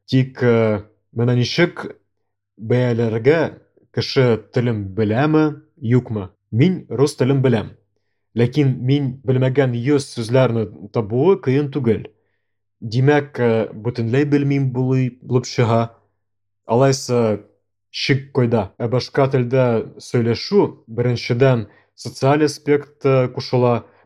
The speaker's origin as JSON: {"language": "Tatar", "town": "Yekaterinburg", "region": "Sverdlovsk Oblast", "country": "Russia", "tie": "born or raised there", "said": "Мин Екатеринбургта үстем һәм моны белми идем."}